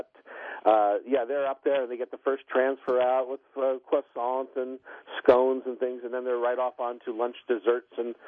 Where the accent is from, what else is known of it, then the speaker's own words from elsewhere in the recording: Newark, Delaware, United States; now in Seattle, United States; I'm from Newark, Delaware area originally, 35 years ago, so I still haven't accustomed myself to the time change.